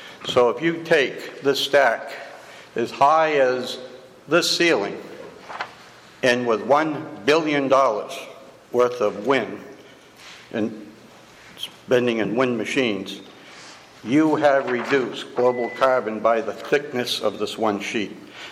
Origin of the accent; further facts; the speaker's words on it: Bangor, Maine, United States; I'm from Bangor, Maine.